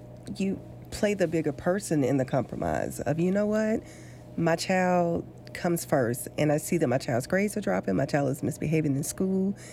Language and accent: English; the South, United States; And I'm from the South, and so it was raised as little girls should be seen, not heard.